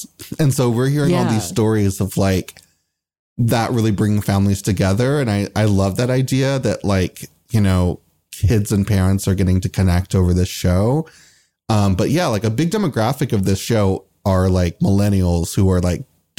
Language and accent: English; Kentucky, United States; like I grew up in Kentucky. I watched the Disney Channel when I was growing up, when I came home from school. I didn't know one queer person, openly queer person in my town.